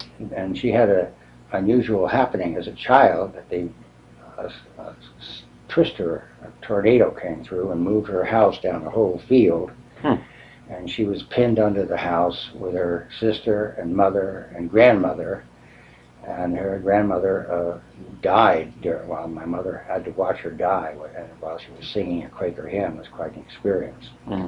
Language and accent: English; Brewster, New York, United States; also born or lived in White Plains; Well, I was born in White Plains, New York in 1922, and 2 years later, my family moved to Brewster, New York.